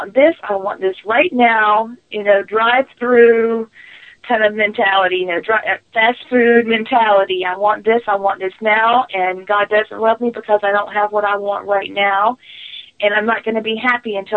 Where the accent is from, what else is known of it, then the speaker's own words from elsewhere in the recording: United States; I'm Native American, so I spent a week recently at the beach for mm-hmm. my day job. And being Native American on the Eastern Band and Western Band Cherokee side